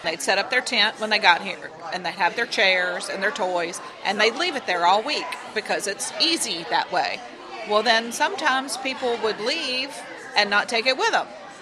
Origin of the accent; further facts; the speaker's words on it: the South, United States; I'm from the South. I like to eat.